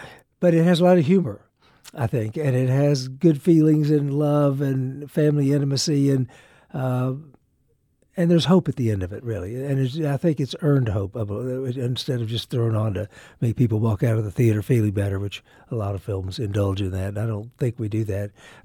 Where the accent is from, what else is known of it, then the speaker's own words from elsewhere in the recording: Wolf City, Texas, United States; this is a little small town of Wolf City, Texas, where I grew up in North Texas.